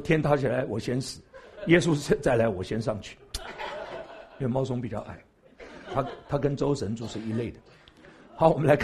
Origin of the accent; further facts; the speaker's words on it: Taiwan; also born or lived in China; 因为我生在大陆，长在台湾，听懂吗？